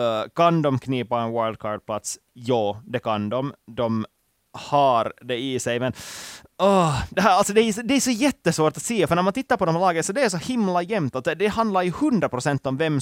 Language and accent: Swedish; Finland; Nu tar det ju emot som finländare att säga det